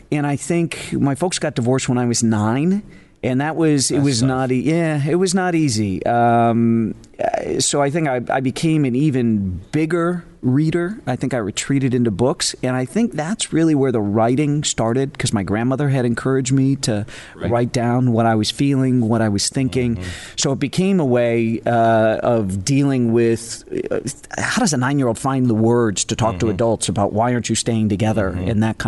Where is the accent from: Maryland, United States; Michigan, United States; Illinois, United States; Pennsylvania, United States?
Illinois, United States; Chicago; I grew up in Chicago.